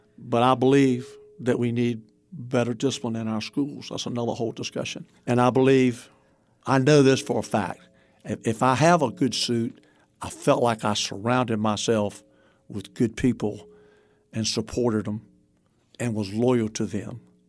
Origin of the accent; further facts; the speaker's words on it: Raleigh, North Carolina, United States; I said, okay, I'm going to Raleigh. I'm from Raleigh. I can stay with my parents if I want to.